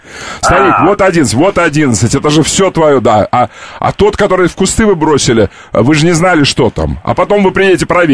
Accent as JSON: {"language": "Russian", "region": "Siberia", "country": "Russia", "said": "Я сибиряк, дальневосточник."}